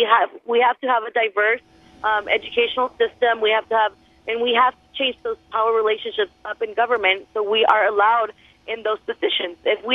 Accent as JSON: {"language": "English", "town": "San Diego", "region": "California", "country": "United States", "said": "I'm from San Diego. I'm here representing San Diego City College."}